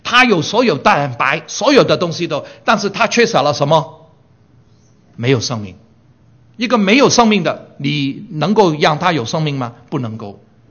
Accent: Hong Kong; born there; 我生长在一个很穷的家庭，我在香港出生。

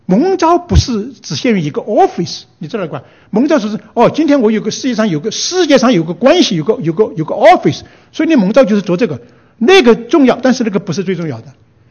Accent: China; 所以我想到这个合宜，就是我们中国人讲的止于至善

